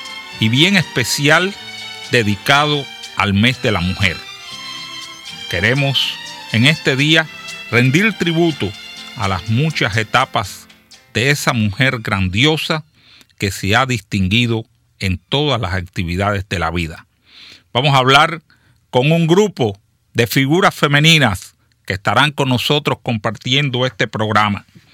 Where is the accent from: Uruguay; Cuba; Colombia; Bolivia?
Cuba; Soy un cubano integral, cubano de las buenas y de las malas, de las verdes y las maduras